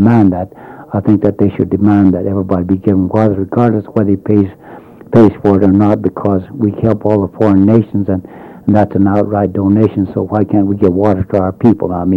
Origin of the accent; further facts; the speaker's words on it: India; I still frown down as, I might say, as an Indian, I still frown down on it.